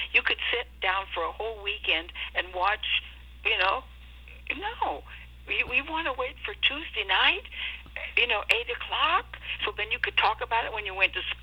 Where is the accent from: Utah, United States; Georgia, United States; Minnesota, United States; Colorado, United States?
Minnesota, United States; I'm from Minnesota